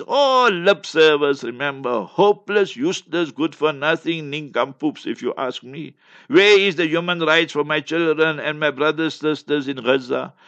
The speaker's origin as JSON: {"language": "English", "town": "Heidelberg", "country": "South Africa", "tie": "born or raised there", "said": "And if you know Heidelberg, my hometown where I was born and bred, there's a river there."}